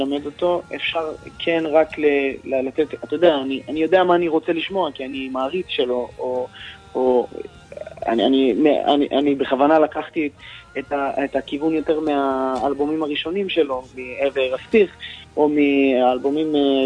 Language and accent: Hebrew; Netivot, Southern District, Israel; אני מאזין מנתיבות, אתה מבין? כאילו איך שגדלתי עליו בדיוק